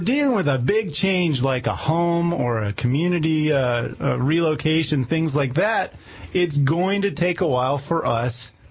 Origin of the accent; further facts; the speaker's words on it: Pacific Northwest, United States; I'm originally from the Northwest, and my wife and I wanted to get back in this area.